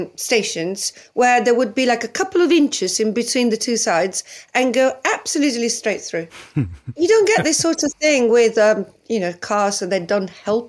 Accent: Italy; now in United Kingdom; And I hasten to say I'm British now, okay? I've got a British passport. And I tried to forget I was ever Italian, unless it comes to cars.

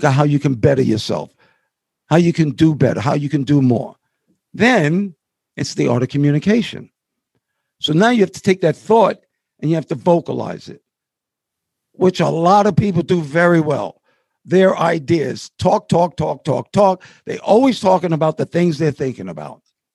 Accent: Harlem, New York, United States; growing up in Harlem, being black, we have 2 different languages. We got street talk and we have regular English.

